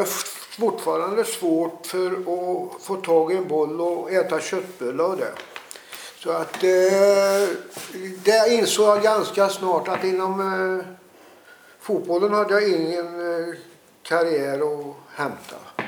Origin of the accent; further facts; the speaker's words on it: Råda, Värmland, Sweden; Och därifrån flyttade vi upp till Åsledet i Råda. Och det gjorde vi väl när jag var 9-10 år.